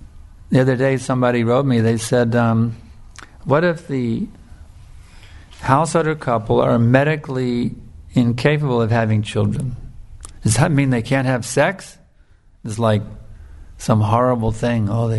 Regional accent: United States; that was the whole mood growing up in America.

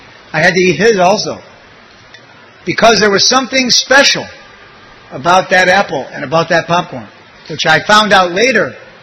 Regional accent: Michigan, United States; And, you know, I grew up in Michigan. That state is famous for apples.

